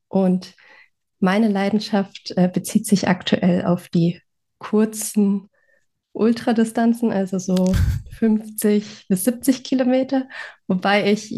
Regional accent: Northern Germany, Germany; now in Munich, Germany; ich bin in Norddeutschland groß geworden. Aber bin dann ja nach meinem Studium zum ersten Job nach München gefahren und da hatte ich dann die Berge vor der Haustür

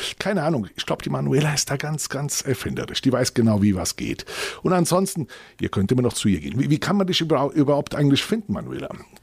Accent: Nackenheim, Rhineland-Palatinate, Germany; auch aus Nackenheim

